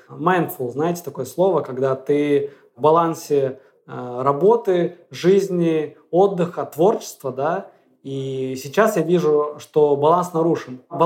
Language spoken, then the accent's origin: Russian; Kyrgyzstan; moved away as an adult; now in Moscow, Russia; я сам из Киргизии, родился в Киргизии. Ну, когда закончил университет, я переехал в Москву